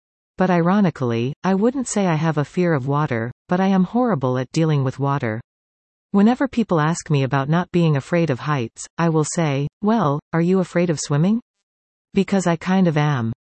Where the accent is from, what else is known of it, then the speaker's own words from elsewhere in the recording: Campbell River, British Columbia, Canada; now in Squamish, Canada; No, I was born and raised in Campbell River on Vancouver Island. I moved to Squamish in 2011.